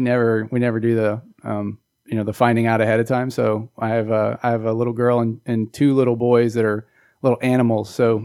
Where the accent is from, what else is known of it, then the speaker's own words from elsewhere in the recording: Spring, Texas, United States; I grew up always in the Houston area, and I grew up my younger years in Spring, not far from where we're recording today or where we're broadcasting from today. And then when I was 12, we moved out to Fort Bend County.